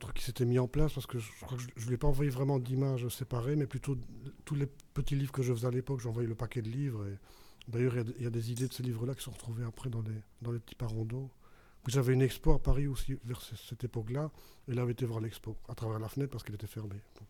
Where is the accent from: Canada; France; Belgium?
Belgium; moi, je suis belge, je suis timide